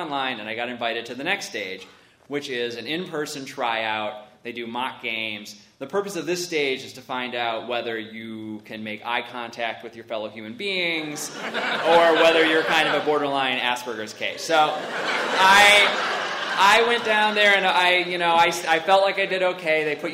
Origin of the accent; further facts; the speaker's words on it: Buffalo, New York, United States; born there; So I was not born in Kiev. I was born in Buffalo. Buffalo, you know us, we don't live there now.